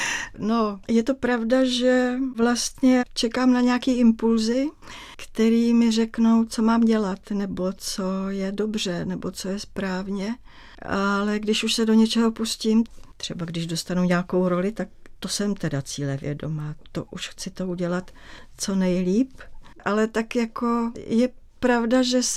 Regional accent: Prague, Czechia; jsem vyrůstala na Lhotce, což byl tehdy vlastně venkov

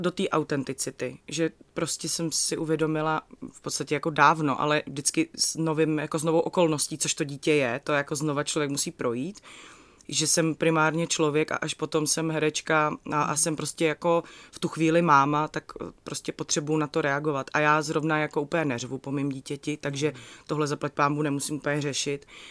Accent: Prostějov, Olomouc Region, Czechia; accent: Prague; now in Prague, Czechia; Ano, z Prostějova.

